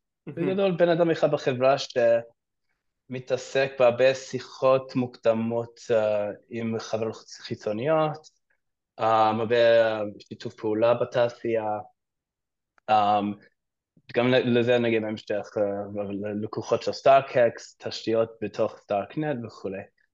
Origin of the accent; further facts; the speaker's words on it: Australia; moved away as an adult; now in Israel; אני עליתי לפני 6 שנים מאוסטרליה, תואר בסטטיסטיקה משם